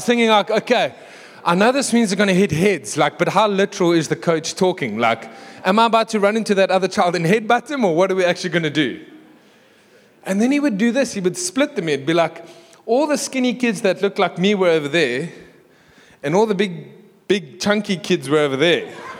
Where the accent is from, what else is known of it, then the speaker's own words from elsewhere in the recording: Durban, KwaZulu-Natal, South Africa; I came from Durban, so there is no Afrikaans in me, as much as I wish there was. I love Afrikaans. I wish I was Afrikaans. Me and Eric are the same. We wish we were Afrikaans, but we are English.